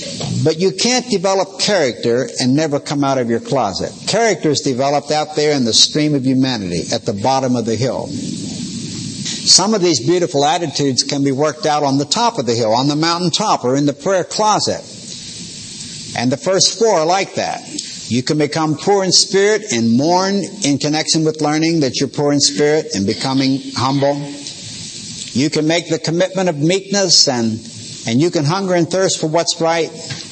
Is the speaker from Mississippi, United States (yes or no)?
no; Pittsburgh, Pennsylvania, United States; I'm from Pittsburgh, and that's a very depressed area now, and I was born there during the Great Depression.